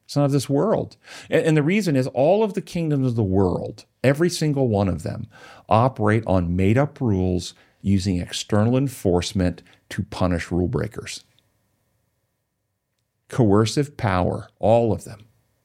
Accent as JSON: {"language": "English", "country": "United States", "said": "My identity for a while was derived, I'm an American."}